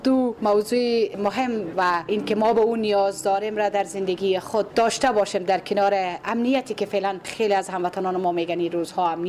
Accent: Afghanistan; born there; خواهیم نخواهیم در این ملک زاده شدیم و باید گذران زندگی بکنیم.

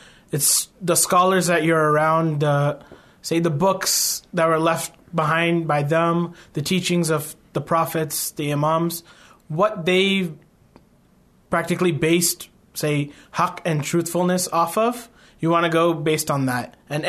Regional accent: United States; now in Qom, Iran; I'm from America. And I, myself, am also a seminary student studying here in Qom.

